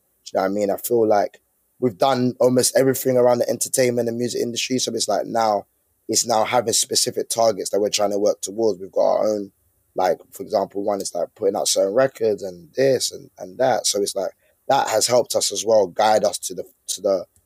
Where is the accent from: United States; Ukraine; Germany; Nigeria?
Nigeria; we're both, like you said, we're both Nigerian.